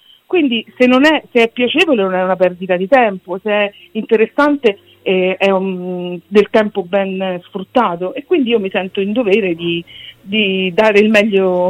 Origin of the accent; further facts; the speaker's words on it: Rome, Lazio, Italy; sono una romana innamorata di Roma